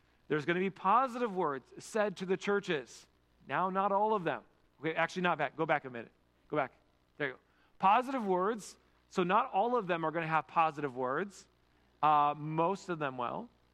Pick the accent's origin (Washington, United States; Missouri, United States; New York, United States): Washington, United States; Kirkland; I grew up in Kirkland, in the city, okay?